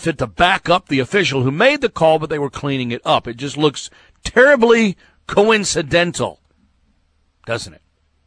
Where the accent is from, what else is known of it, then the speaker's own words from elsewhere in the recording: Chicago, Illinois, United States; Gabriel, although I was born and raised in Chicago, I am a diehard Pats fan.